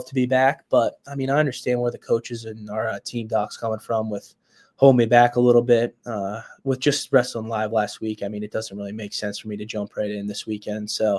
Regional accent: Brookville, Pennsylvania, United States; I'm from Brookville. You're from Brookville. We know, you know, Brookville's a pretty good wrestling town.

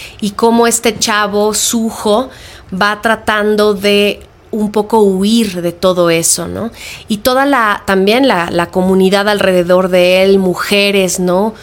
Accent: Mexico; como mexicanos hemos sentido, de decir es que este país es sumamente violento

